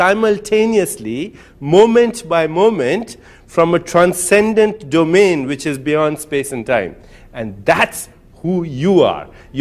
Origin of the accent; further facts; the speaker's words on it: India; So I'm an Indian.